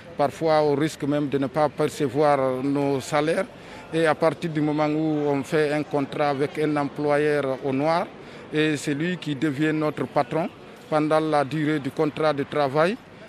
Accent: Guinea; now in Belgium; Moi, je suis de la Guinée.

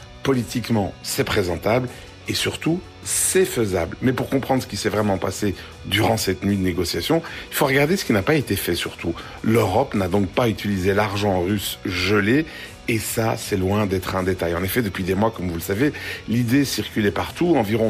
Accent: Belgium; Et alors nous, en tant que Belges

